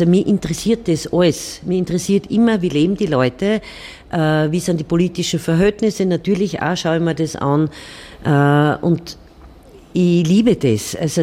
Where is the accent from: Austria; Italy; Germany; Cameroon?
Austria; Graz, Styria; Meine Heimat, ja.